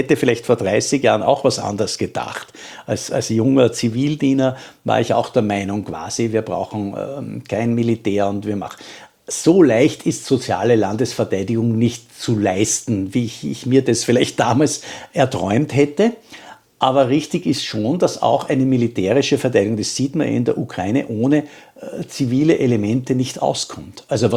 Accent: Austria; als Österreicher

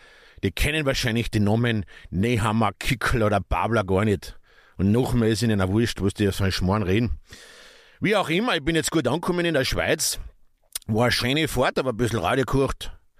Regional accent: Carinthia, Austria; born there; als gebürtiger Kärntner ist man das nicht gewohnt, dass man einen See sieht

